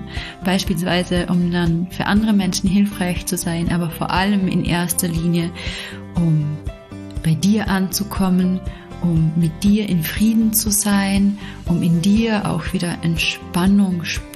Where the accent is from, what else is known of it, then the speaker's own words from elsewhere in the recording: Vorarlberg, Austria; accent: Vorarlberg dialect; wir sind beide Vorarlbergerinnen. Also bitte entschuldigt, falls wir hin und wieder in unseren Dialekt abrutschen, aber wir geben unser Bestes, Hochdeutsch zu sprechen für euch.